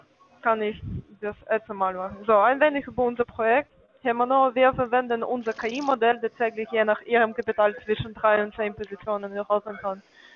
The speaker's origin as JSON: {"language": "German", "country": "Bulgaria", "second_language": "German", "said": "Ja, ich komme aus der Bulgarien, so."}